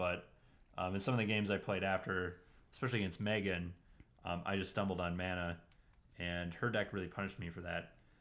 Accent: Montana, United States; born there; Well, I was born in Montana.

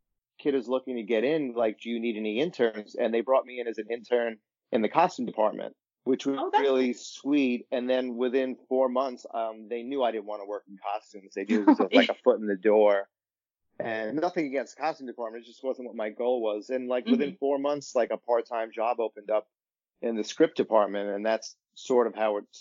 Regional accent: New York, United States; I kind of got lucky growing up in New York and always working in comedy.

